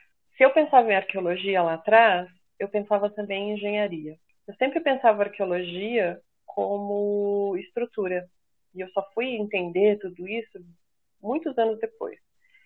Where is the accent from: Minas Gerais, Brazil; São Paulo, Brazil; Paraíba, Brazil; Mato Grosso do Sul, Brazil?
São Paulo, Brazil; also born or lived in São José do Rio Preto / Ribeirão Preto; tenho 42 anos, nasci em São Paulo, capital, mas por volta dos 12, 13 anos, eu fui morar no interior de São Paulo, na região de São José do Rio Preto.